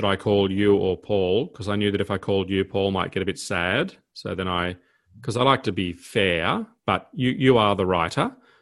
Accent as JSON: {"language": "English", "town": "Armidale", "region": "New South Wales", "country": "Australia", "tie": "born or raised there", "said": "When I was a young boy growing up in Armidale, I'd come home."}